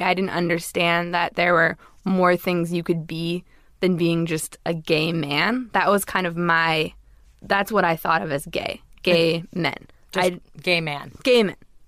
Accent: Los Angeles, California, United States; I grew up in Los Angeles in a very liberal community. I went to an art school.

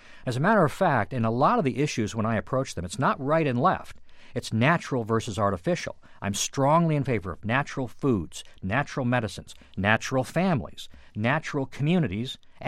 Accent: Shelburne Falls, Massachusetts, United States; the values that I grew up with growing up in Shelburne Falls, which were primarily Judeo-Christian worldview

